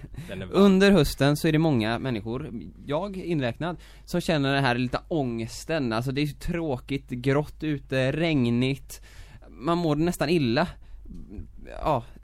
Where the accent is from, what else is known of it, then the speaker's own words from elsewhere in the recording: Gothenburg, Västra Götaland County, Sweden; Det heter Bellevue skulle jag säga som göteborgare.